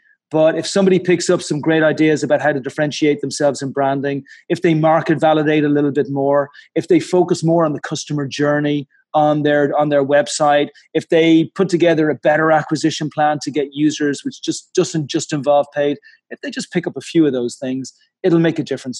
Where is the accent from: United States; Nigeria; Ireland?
Ireland; I'm Irish